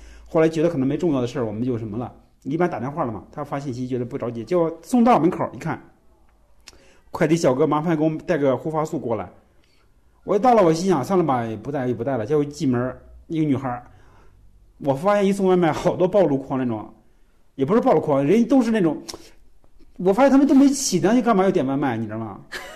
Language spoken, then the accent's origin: Chinese; Kunming, Yunnan, China; 因为我们是昆明的那边